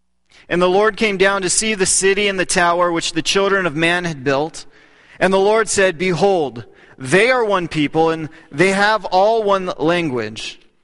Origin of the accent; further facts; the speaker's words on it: Texas, United States; And where I grew up in Texas, Dr. Pepper was called Coke.